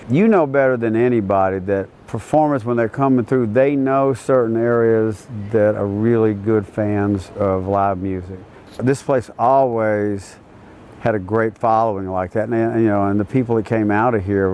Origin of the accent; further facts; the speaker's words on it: Florida, United States; And growing up on the Gulf, it was pretty interesting because a lot of people I knew down there that would come down would be from here or there.